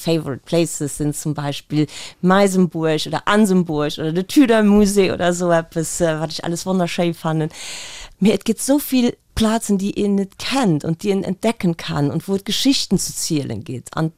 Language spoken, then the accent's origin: German; Germany; now in Luxembourg; also ich bin ja gebürtig Deutsch, aber entretemps ja auch Lützebäuerin.